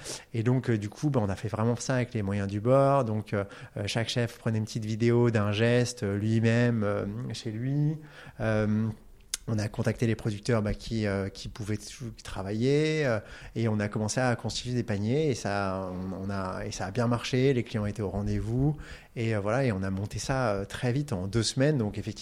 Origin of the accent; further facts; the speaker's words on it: Russia; On est des Russes d'origine arménienne.